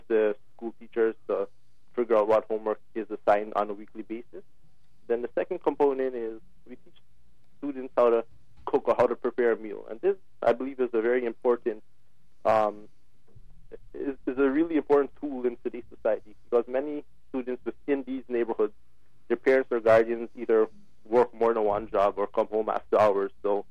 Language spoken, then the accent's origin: English; Ontario, Canada; Growing up in the Malvern community, I went to Dr. Marion Hilliard, a middle school for grade 7 and 8 students.